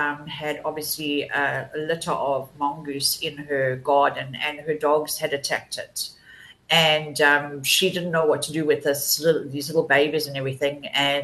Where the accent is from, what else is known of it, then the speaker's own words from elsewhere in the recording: KwaZulu-Natal, South Africa; also born or lived in Johannesburg; Well, I was born in Joburg, and then my parents moved to KZN. And I obviously did my high schooling here